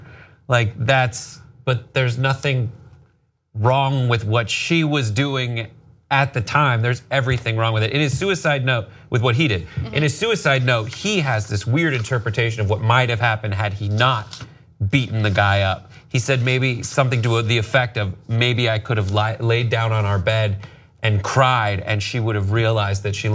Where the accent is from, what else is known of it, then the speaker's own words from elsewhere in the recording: Simi Valley, California, United States; Yeah, that's where I grew up from seventh grade on.